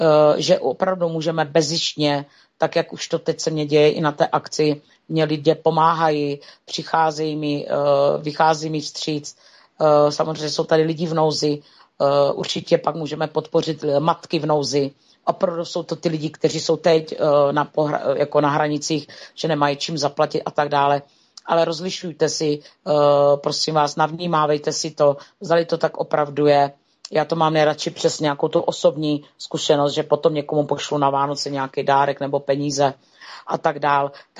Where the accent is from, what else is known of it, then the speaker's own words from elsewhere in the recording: Moravia, Czechia; tož na zdraví, jak se říká u nás na Moravě.